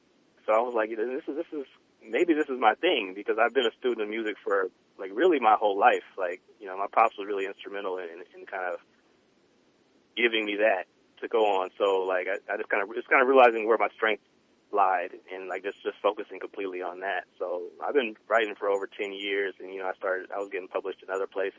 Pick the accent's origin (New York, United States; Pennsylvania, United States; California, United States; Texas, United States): California, United States; moved away; Oh, I mean, well, obviously I'm from the Bay. Shit, man. Like, honestly, I left the Bay in 2000